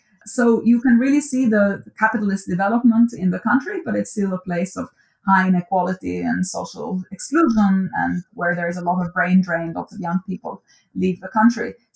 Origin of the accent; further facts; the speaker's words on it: Durrës, Durrës County, Albania; I grew up in Durrës, which was a seaside city